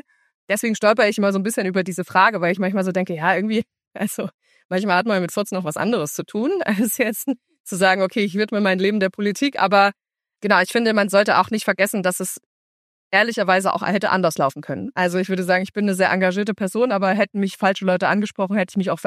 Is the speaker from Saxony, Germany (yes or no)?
yes; Saxony, Germany; ich bin in Grimma zur Schule gegangen, ich bin in einem noch kleineren Dorf rundherum aufgewachsen und ich bin ja in eine bestehende rechte Hegemonie reingeboren worden.